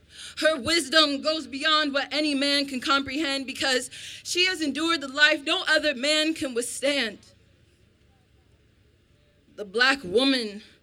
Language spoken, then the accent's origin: English; Estacada, Oregon, United States; So just to let you guys kind of know my background, I grew up in Estacada, Oregon. So I'm going to let you guys figure out what that's like growing up as a black woman in Estacada, Oregon.